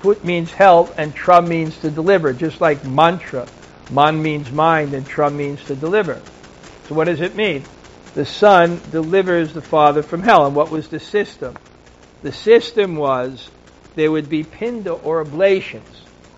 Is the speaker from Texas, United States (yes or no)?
no; Brooklyn, New York, United States; I'm an alien. I'm from Brooklyn.